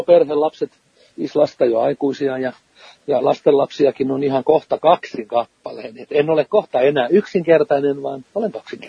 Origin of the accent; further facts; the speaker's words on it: Turku, Southwest Finland, Finland; kotikaupunkini, joksi katson Turun kuuluvan